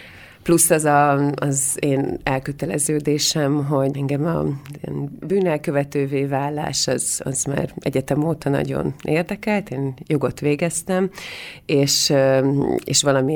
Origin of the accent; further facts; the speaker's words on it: Budapest, Hungary; hiszen mondjuk Pesten egy panelben nőttem fel.